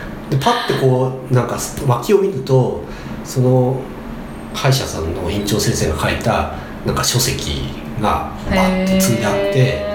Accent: Ishikawa, Japan; now in Tokyo, Japan; もともと地元は僕石川県なんですけど、うん、石川県の時はなんか本当にもう地元でこうね

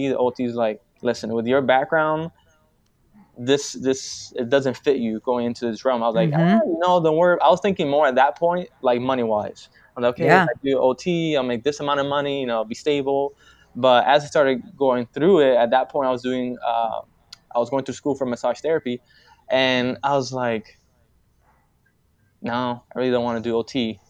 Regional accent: Miami, Florida, United States; So basically … born and raised in Miami, Florida.

